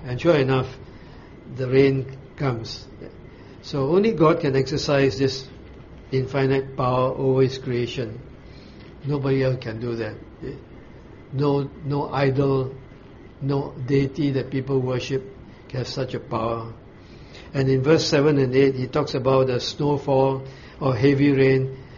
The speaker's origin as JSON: {"language": "English", "country": "Singapore", "said": "And I'm not saying this as a Singaporean."}